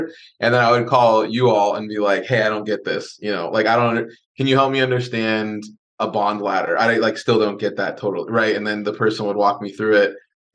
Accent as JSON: {"language": "English", "town": "Los Angeles", "region": "California", "country": "United States", "tie": "born or raised there", "also_born_or_lived": "Bay Area, United States", "said": "So I'm from Los Angeles originally, technically Ventura County, but I just say Los Angeles because a lot of people don't know where Ventura County is. And it's been awesome. We grew up here, and then I moved up to the Bay Area for school"}